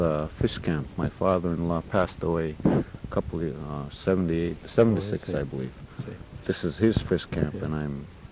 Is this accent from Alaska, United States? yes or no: yes; Akiak, Alaska, United States; And I was born and raised in Akiak. I'm a native from this land, and I live off the land.